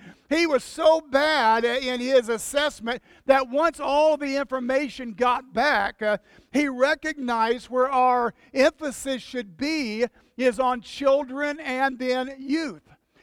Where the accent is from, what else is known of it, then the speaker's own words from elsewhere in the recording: Kokomo, Indiana, United States; Whenever I grew up in the church I grew up with in Kokomo, Indiana, we had one of the largest youth groups in the state.